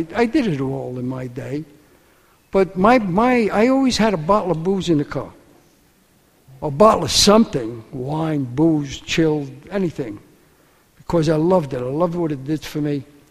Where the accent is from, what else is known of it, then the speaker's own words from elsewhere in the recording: New York, United States; I come from East Harlem. I was born there. I was raised there. I still live there. They call it El Barrio now.